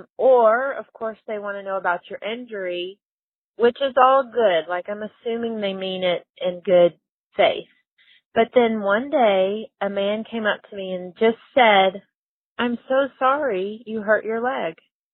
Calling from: Arkansas, United States; I'm calling from Arkansas.

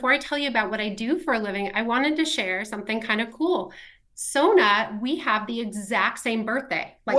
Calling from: Longmeadow, Massachusetts, United States; I am in Longmeadow, Massachusetts.

